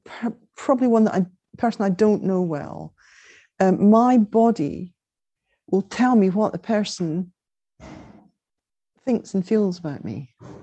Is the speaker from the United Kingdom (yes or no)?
yes; Scotland, United Kingdom; I'm from Scotland